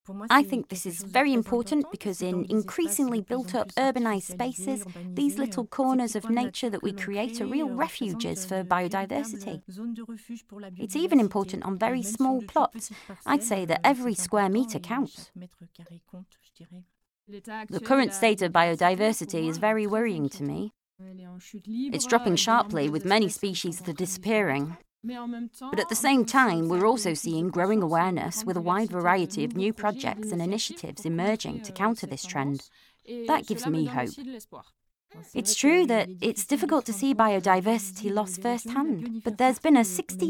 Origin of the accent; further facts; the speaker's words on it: Île-de-France, France; I grew up in the Paris suburbs, in a very, very, very concrete environment.